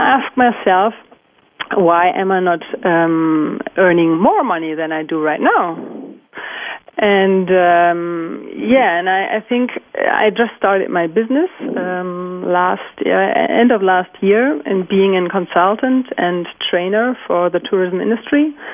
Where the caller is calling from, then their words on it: Hamburg, Germany; I'm calling from Hamburg.